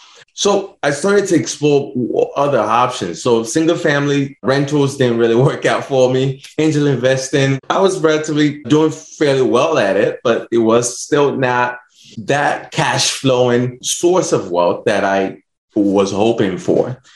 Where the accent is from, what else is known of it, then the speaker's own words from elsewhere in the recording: Nigeria; now in United States; So for me, obviously, I was born and raised in Nigeria. I came into the U.S. and just wanted to figure out how to achieve my American dream.